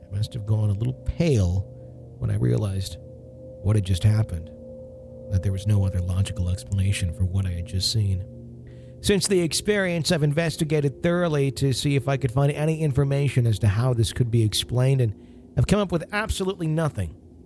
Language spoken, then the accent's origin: English; New York, United States; born or raised there